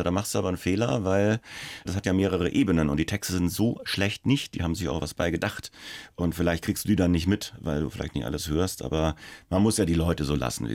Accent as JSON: {"language": "German", "town": "Schweinfurt", "region": "Bavaria", "country": "Germany", "said": "du hast doch so eine Radiostation in Schweinfurt, also wo ich herkomme."}